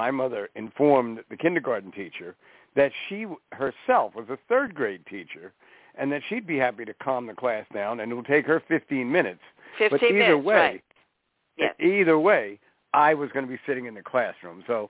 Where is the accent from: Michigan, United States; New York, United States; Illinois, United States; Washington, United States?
New York, United States; Brooklyn; born there; Because I was born in Brooklyn. I was born in Brooklyn